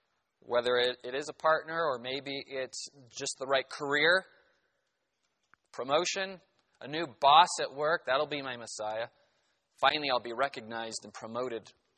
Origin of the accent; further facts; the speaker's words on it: United States; But I know most of my life I've enjoyed being an American.